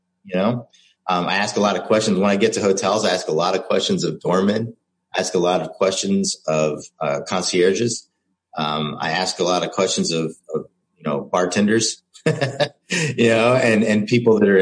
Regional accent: United States; We were just kids. We're American kids.

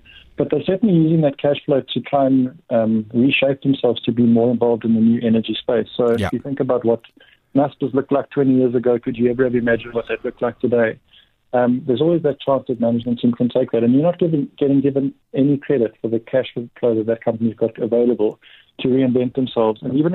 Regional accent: South Africa; so much emotion being South African

